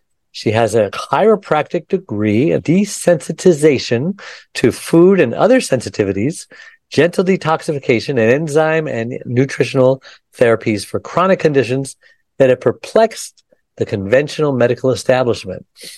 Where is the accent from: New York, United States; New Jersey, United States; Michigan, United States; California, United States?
New York, United States; Brooklyn; I'm from Brooklyn.